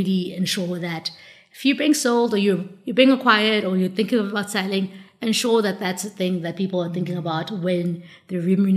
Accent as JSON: {"language": "English", "country": "South Africa", "said": "as South African specifically, you sometimes look around and you're like, so much is going wrong."}